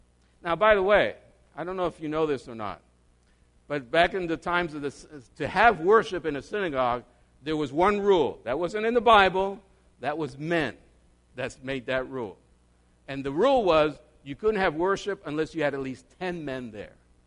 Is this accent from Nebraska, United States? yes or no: no; New York City, New York, United States; I grew up in New York City where there are thousands of homeless people.